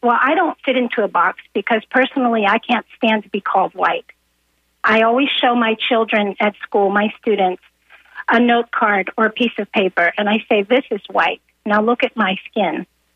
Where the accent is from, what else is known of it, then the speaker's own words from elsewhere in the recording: United States; I've dealt with this personally as an American woman who married a man from India.